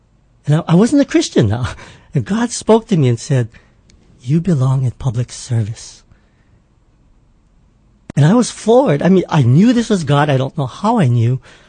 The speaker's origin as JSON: {"language": "English", "town": "Pearl City", "region": "Hawaii", "country": "United States", "tie": "born or raised there", "said": "Well, born and raised in Pearl City. Lived there all my life. Got married and bought a house in Pearl City."}